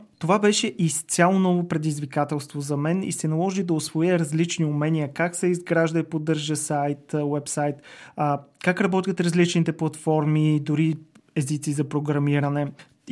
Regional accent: Stara Zagora, Stara Zagora Province, Bulgaria; отново в родния ми град Стара Загора.

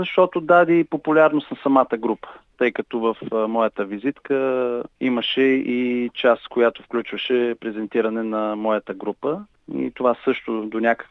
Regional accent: Pleven, Pleven Province, Bulgaria; понеже аз съм си от Плевен

